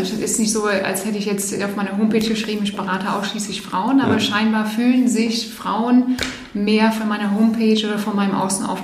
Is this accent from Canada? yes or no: yes; Eastern Canada, Canada; now in Germany; weil ich bin nicht in Deutschland groß geworden, sondern in Kanada und bin da im Osten Kanadas mit meiner Familie groß geworden, war insgesamt bis 1992 da, also fast 14 Jahre.